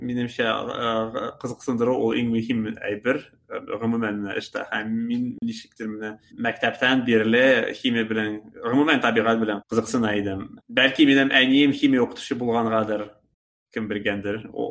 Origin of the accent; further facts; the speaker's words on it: Kazan, Tatarstan, Russia; also born or lived in -; Анда 2 ел гына укыдым һәм аннан соң киттем урыс мәктәбенә. Тигене шикелле ул средняя школа. Казанда.